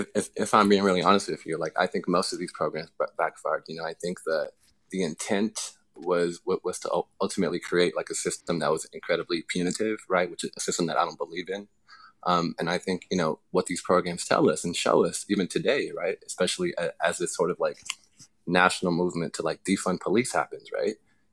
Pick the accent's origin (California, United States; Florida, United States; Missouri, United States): California, United States; Los Angeles; it's a story that for me kind of starts as a six-year-old growing up in Southeast LA and seeing black men on horses.